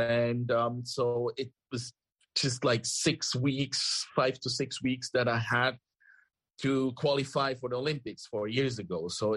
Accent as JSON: {"language": "English", "country": "Switzerland", "tie": "born or raised there", "second_language": "English", "said": "growing up in Switzerland, competition is super hard with skiing."}